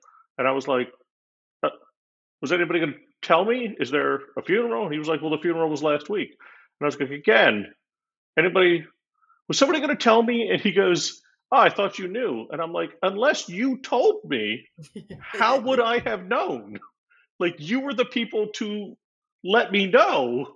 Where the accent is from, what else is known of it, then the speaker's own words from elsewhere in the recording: Florida, United States; born there; I was conceived in Delaware, but I was born in Florida.